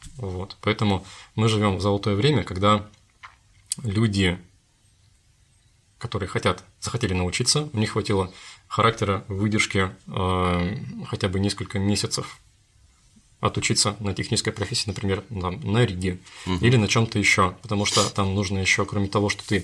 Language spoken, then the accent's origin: Russian; Krasnoyarsk, Krasnoyarsk Krai, Russia; вернулся в свой родной город, и дело в том, что сейчас мой родной город Красноярск